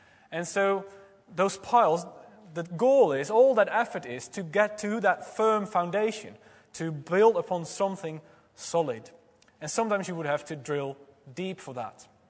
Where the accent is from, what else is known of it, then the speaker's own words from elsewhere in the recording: Netherlands; In my home country, the Netherlands, we sometimes have rock very far away.